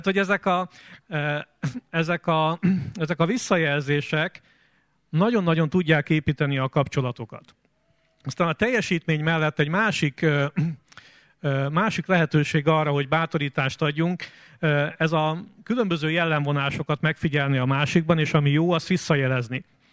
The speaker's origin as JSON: {"language": "Hungarian", "country": "Hungary", "said": "itt 90%-ban magyar emberek vagyunk"}